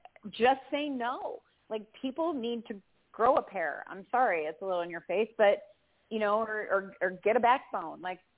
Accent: Denver, Colorado, United States; And I'm from Denver, so I send love back to you there.

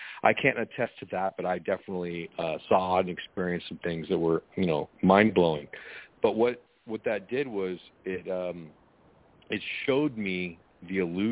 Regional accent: Seattle, Washington, United States; I'm 42 years old and I was raised in Seattle, Washington. And I grew up loving music, listening to music.

